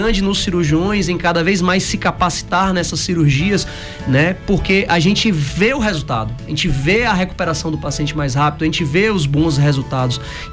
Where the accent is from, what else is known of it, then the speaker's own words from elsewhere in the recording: Itapetinga, Bahia, Brazil; Sou de Itapetinga, sou nascido em Itapetinga.